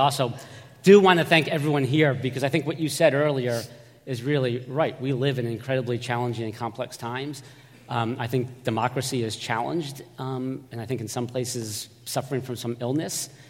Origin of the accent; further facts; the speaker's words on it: New England, United States; As you mentioned, I am from New England. Grew up listening to BUR.